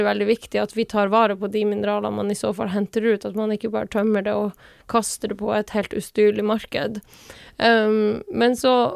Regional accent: Tana, Finnmark, Norway; Rastgeisa i Tana, da, der jeg er fra, er jo et av de høyeste fjellene vi har

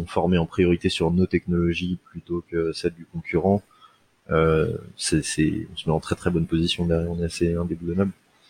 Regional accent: Île-de-France, France; moi je viens de Seine-Saint-Denis

